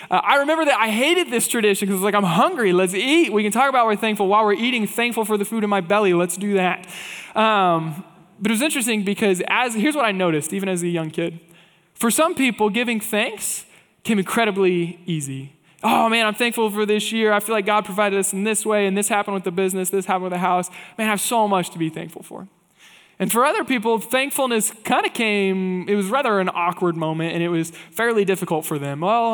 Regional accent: Kansas, United States; For me, I'm originally from Kansas, so whenever I can, we try to make an 8-hour drive home

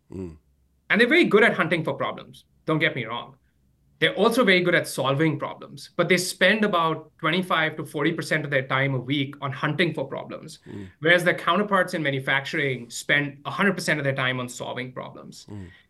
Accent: India; I grew up in India

